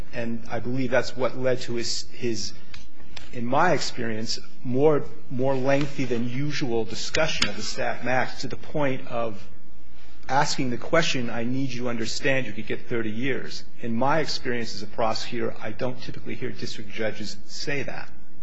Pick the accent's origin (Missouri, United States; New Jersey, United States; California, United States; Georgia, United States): California, United States; I'm from Orange County.